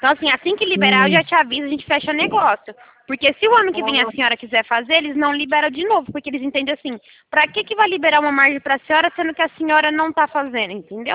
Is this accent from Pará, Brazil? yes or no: no; São Paulo, Brazil; Eu sou de São Paulo.